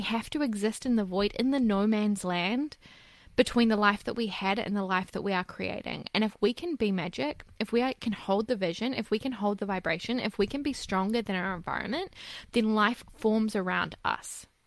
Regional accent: Ireland; I'm Irish, like I said.

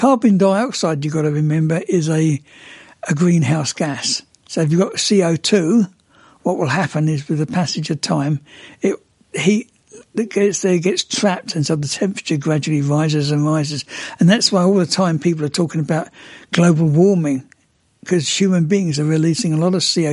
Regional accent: England, United Kingdom; moved away; I remember when I was a kid, I come from England originally, and in the winter it was always fire

